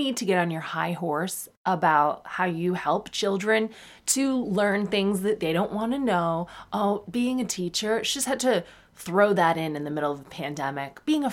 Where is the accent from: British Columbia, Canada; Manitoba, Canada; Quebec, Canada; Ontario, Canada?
Ontario, Canada; Sarnia; I did know this person, not very well, because I'm also famously from Sarnia.